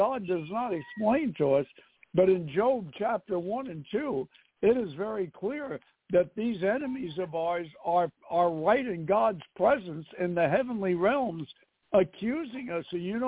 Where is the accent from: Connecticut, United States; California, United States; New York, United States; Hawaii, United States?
New York, United States; New York City; Wait a minute. I'm from New York City. You know, I'm from New York City.